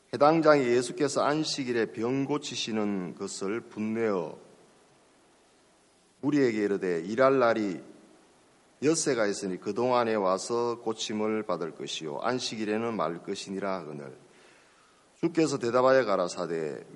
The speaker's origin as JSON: {"language": "Korean", "region": "Gyeongsang", "country": "South Korea", "said": "저는 경상도 사람이라서 표준말을 써보려고 아무리 해봐도 잘 안 됩니다"}